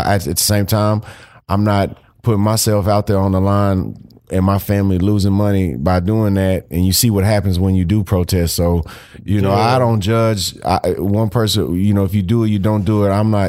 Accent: Texas, United States; Just how I always was grown, bred as a Texan, grown up.

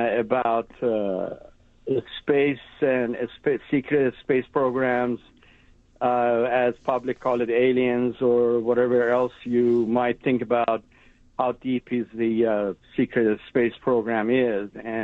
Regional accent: Iran; moved away as an adult; now in United States; Well, from childhood, I'm from Iran, and from childhood, I used to collect these pictures of when we were a kid, the space shuttles. And then I came to America for education

